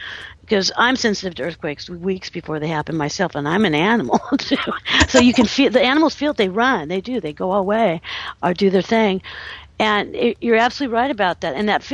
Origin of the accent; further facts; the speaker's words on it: California, United States; For years, because I grew up in California and the earthquakes, it was true.